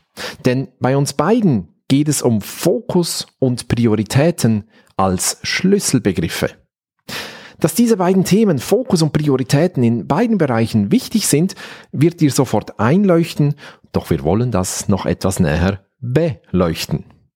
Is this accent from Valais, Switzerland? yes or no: yes; Valais, Switzerland; ich bin ursprünglich aus dem Wallis. Das verstehen jetzt vielleicht nur die Schweizer